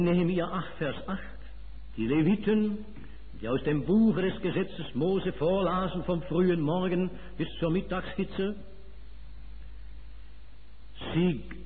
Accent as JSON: {"language": "German", "country": "Switzerland", "accent": "Swiss German", "first_language": "Swiss German", "said": "deutsche Sprache ist meine Muttersprache, also auf Schweizerdeutsch vorerst war"}